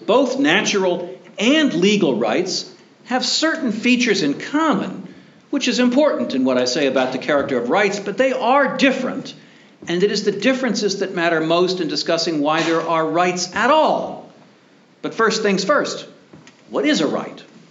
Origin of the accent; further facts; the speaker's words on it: Virginia, United States; if you ever visit Jefferson's stately home, Monticello, in my home state of Virginia